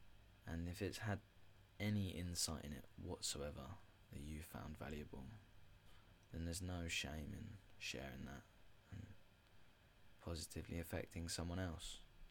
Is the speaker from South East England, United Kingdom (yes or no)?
yes; Medway, South East England, United Kingdom; I'm from Medway. I draw from what I know. That isn't a joke.